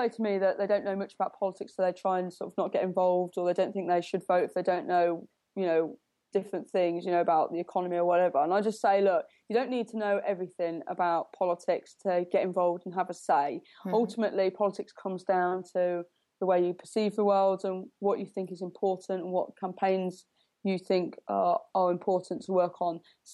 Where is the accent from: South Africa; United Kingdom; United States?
United Kingdom; Nuneaton, West Midlands; I was born in Nuneaton, I grew up in Nuneaton, I went to local schools. When I went to university, I went to Warwick University, so it's quite close to Nuneaton.